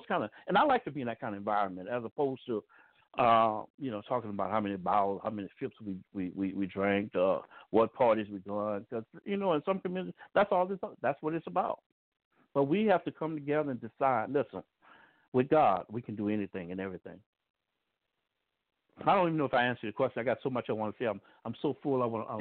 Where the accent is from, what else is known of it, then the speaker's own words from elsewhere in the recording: New Orleans, Louisiana, United States; now in Dallas, United States; I'm originally from New Orleans, and I had moved to Dallas, and I've been in Dallas for 20 years.